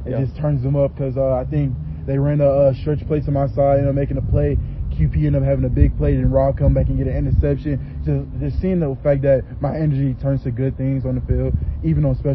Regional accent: the South, United States; You know, I'm from the South, so the phrase next man up always comes to my head.

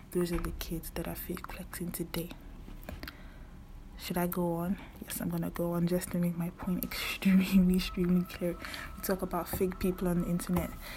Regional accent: Nigeria; now in Canada; I'm Nigerian. I'm Igbo. That's my tribe in Nigeria. Currently, I live in Canada for school.

